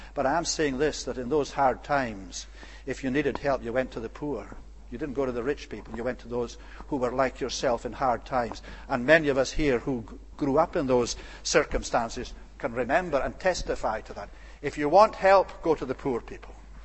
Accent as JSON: {"language": "English", "region": "Scotland", "country": "United Kingdom", "tie": "born or raised there", "said": "as a child, growing up in Scotland."}